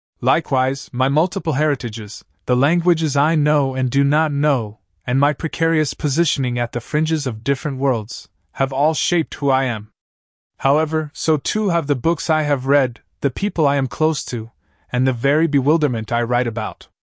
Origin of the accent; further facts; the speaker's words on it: England, United Kingdom; that growing up in England made me merely English